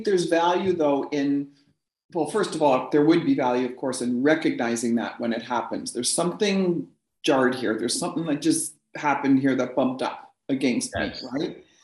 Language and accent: English; Ontario, Canada; born there; I'm a Canadian, I was born near the Detroit border.